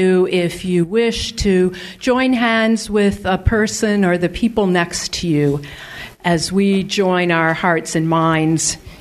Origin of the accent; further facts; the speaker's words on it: Evanston, Illinois, United States; We're from Evanston, and Uncle Raj officiated at our wedding 32 years ago.